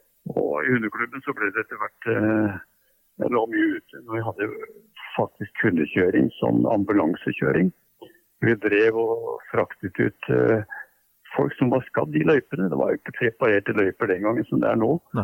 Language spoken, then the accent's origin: Norwegian; Bærum, Akershus, Norway; Og så fant jeg ut at det i Bærum, der jeg vokste opp, var det faktisk en aktiv hundeklubb.